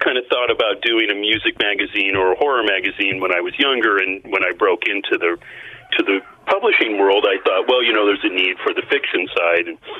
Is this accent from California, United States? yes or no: no; Portland, Oregon, United States; You know, I grew up in Portland. My parents are from Seattle